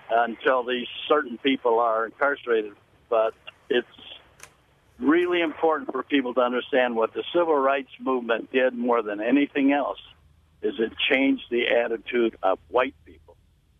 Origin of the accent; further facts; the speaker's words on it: Southern United States, United States; now in Madison, United States; I'm 77, born and raised in the South, lived through this from a distance